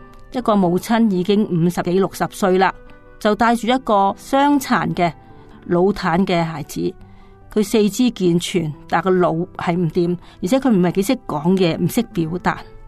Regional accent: Hong Kong; 因为我们生在贫家，在五六十年代香港

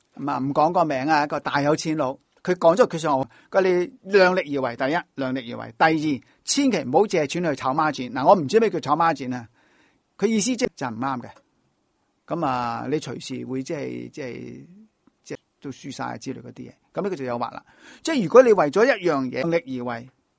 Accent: Dongguan, Guangdong, China; 我係東莞嘅，我係東莞人嚟嘅。咁啊，東莞係富啦，舊時有四小龍加四小富。

